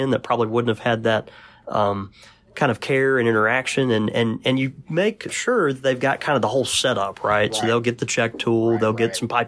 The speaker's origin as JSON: {"language": "English", "region": "Mississippi", "country": "United States", "said": "from Mississippi, so my verbiage is not great anyway, but go ahead."}